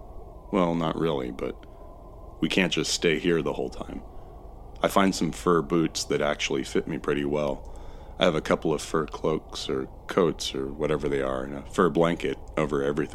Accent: California, United States; as a Californian who doesn't spend winter holidays in Tahoe or the Sierras

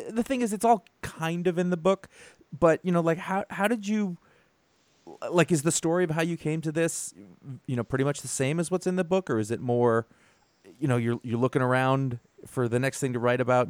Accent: Brunswick, Maine, United States; Brunswick, Maine. Very, okay. Very far removed from that.

